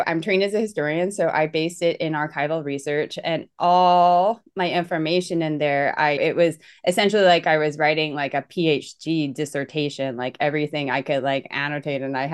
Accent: Vancouver, British Columbia, Canada; also born or lived in Northwest Territories; So I'm Canadian and I was born to the Northwest Territories. I ended up being raised in like a shitty suburb of Vancouver.

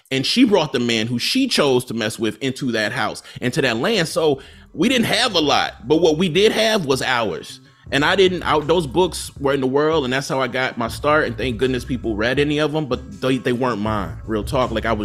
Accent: Jackson, Mississippi, United States; born there; I love that, like, I was born in Jackson.

